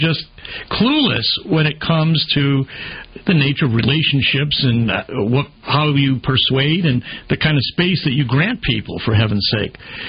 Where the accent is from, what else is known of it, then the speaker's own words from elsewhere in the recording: Detroit, Michigan, United States; I'm from, you know, I'm from Detroit. We don't do that kind of thing.